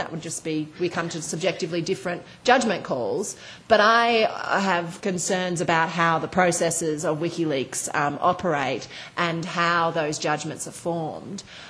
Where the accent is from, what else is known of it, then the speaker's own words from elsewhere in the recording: Australia; And you know, I'm an Australian